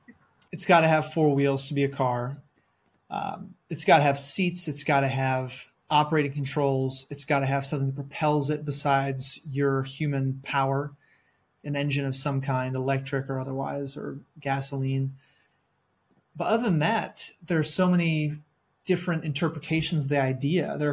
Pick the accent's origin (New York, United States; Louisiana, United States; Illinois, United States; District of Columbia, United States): Illinois, United States; also born or lived in California / Colorado; I'm from Illinois originally, but I've been all over in California and Colorado since then.